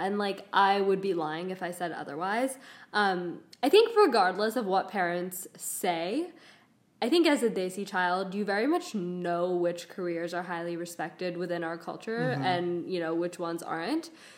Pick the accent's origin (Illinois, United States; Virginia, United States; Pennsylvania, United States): Illinois, United States; Chicago; I was born in Chicago to a family that is Pakistani mostly. And, you know, although I technically grew up in an American city